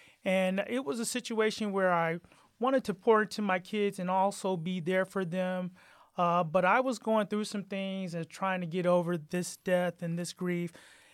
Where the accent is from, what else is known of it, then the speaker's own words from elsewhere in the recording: Toledo, Ohio, United States; also born or lived in Atlanta, Georgia; I was born and raised here in the Toledo area. I went to high school at St. Francis de Sales and then moved away from the area to pursue college and ended up getting married and lived in the South for a number of years in Atlanta